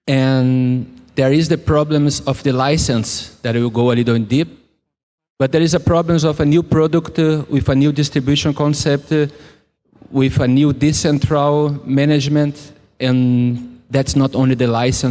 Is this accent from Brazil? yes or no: yes; South Region, Brazil; English is a second language; moved away as an adult; now in Germany; So about myself, I grew up in South Brazil.